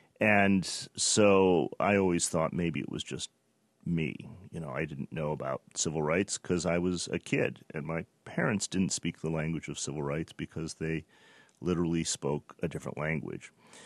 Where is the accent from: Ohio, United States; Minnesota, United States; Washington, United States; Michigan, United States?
Michigan, United States; Detroit; not just in Detroit, the Motor City where this occurred, my hometown, but across the nation.